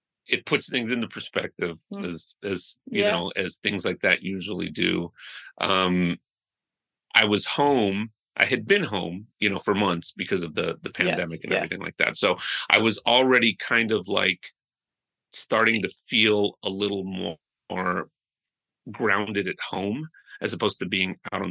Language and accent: English; United States; born there; So I grew up in my parents both from Mexico. I was born here in the States.